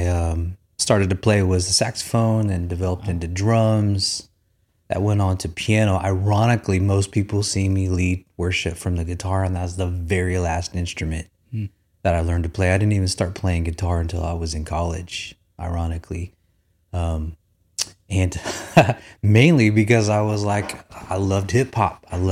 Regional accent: California, United States; So I'm from California. That's where I spent the majority of my childhood.

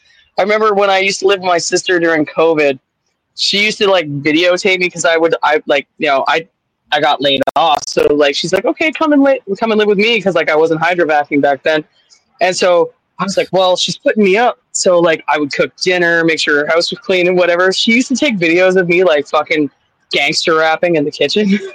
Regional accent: Ontario, Canada; also born or lived in Edmonton; now in Grand Prairie, Canada; I'm originally from Ontario. I used to live in Edmonton. I just moved to Grand Prairie last month.

